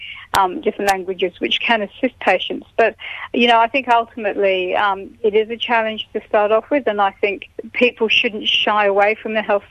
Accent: London, United Kingdom; moved away as an adult; now in Australia; And I was born there in London where I grew up, went to school and went to university, and then made the move out to Australia when I finished my medical degree in the UK.

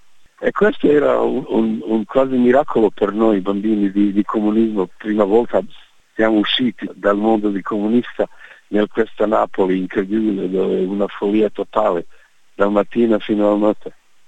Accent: Sarajevo, Federation of Bosnia and Herzegovina, Bosnia & Herzegovina; Italian is a second language; Io sono da Sarajevo.

